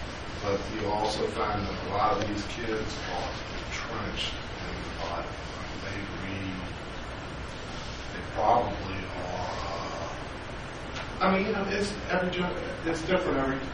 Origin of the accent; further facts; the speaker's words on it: Richmond, Virginia, United States; You know, I grew up here in Richmond, went through Catholic school, all the way through high school, Jesuit, and I was very regimented, very hymn-driven, very monk-like.